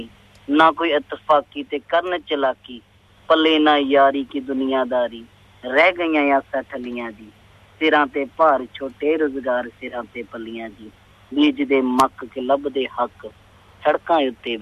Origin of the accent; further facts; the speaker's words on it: Muktsar Sahib, Punjab, India; moved away as an adult; now in Melbourne, Australia; ਮੈਂ ਜੀ ਐਕਚੁਅਲੀ ਮੈਂ ਮੁਕਤਸਰ ਸਾਹਿਬ ਤੋਂ ਹਾਂ ਬੇਸਿਕਲੀ। ਮੈਂ ਆਪਣੀ ਜ਼ਿੰਦਗੀ ਦੇ 10 ਸਾਲ ਘਰ ਤੋਂ ਬਾਹਰ ਹੀ ਕੱਢੇ ਨੇ